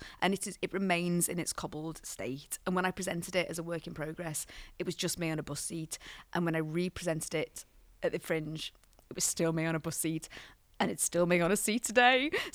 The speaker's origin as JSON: {"language": "English", "town": "Liverpool", "region": "North West England", "country": "United Kingdom", "lives_now": "Scotland", "said": "I'm a Scouser, and Scousers, and I lived in Glasgow"}